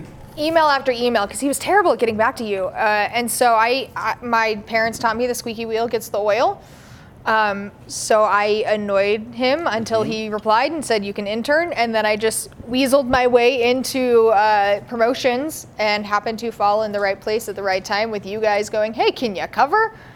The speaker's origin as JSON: {"language": "English", "town": "Grand Junction", "region": "Colorado", "country": "United States", "said": "I'm from Grand. Yeah. So Grand Junction is home to me."}